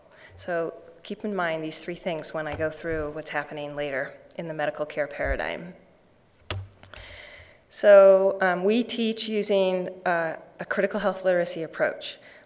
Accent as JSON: {"language": "English", "town": "Seattle", "region": "Washington", "country": "United States", "said": "I'm from Seattle, Washington"}